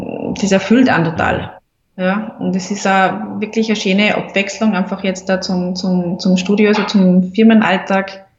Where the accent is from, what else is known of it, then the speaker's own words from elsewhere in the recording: Austria; diese duale Ausbildung, wie es bei uns in Österreich ist, wirklich super finde